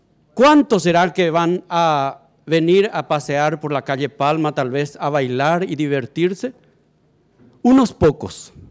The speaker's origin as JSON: {"language": "Spanish", "country": "Paraguay", "said": "una alerta y una preocupación profunda que siento como paraguayo y por una realidad que vive nuestra patria."}